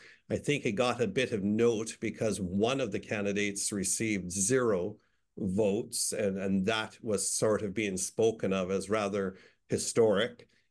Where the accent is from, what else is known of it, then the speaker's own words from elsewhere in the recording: British Columbia, Canada; the province of British Columbia, where we as British Columbians had a chance to vote on a couple of occasions